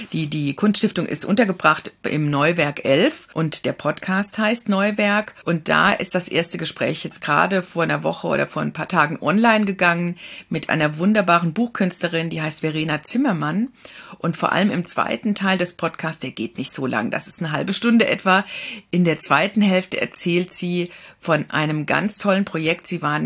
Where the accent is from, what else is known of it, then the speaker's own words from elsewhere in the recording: Kaiserslautern, Rhineland-Palatinate, Germany; In meiner Heimatstadt Kaiserslautern.